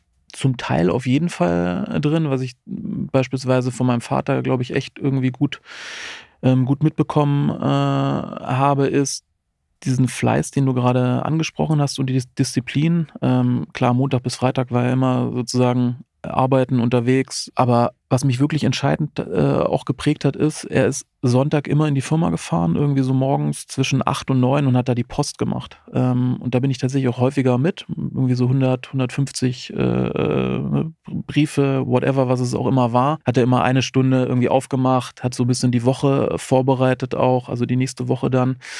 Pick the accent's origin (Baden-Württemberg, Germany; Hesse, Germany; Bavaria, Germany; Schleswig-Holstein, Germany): Baden-Württemberg, Germany; born there; Gebürtiger Schwabe, da bin ich erstmal extrem stolz drauf